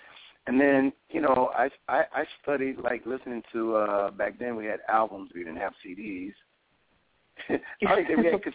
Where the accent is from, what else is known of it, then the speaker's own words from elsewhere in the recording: Alabama, United States; born there; also born or lived in New York; I was born in Alabama, but I went to school in New York and Alabama.